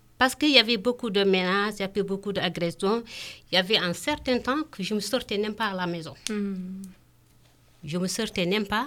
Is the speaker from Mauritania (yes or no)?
yes; Mauritania; Je dis, je suis Mauritanienne et je lutte contre ça.